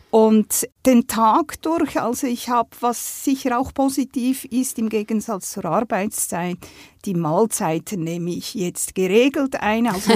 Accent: Andermatt, Uri, Switzerland; Ich bin 65 Jahre alt, aufgewachsen in den Bergen, in Andermatt.

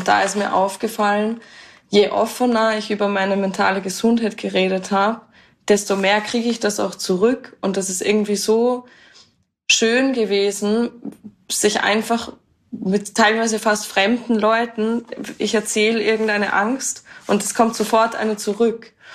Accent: Vienna, Austria; ich komme aus Wien.

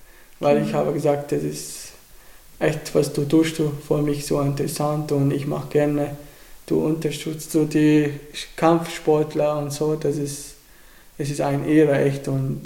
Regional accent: Iraq; German is a second language; now in Germany; Ich bin 1999 geboren, 2003 USA gegen Irakkrieg

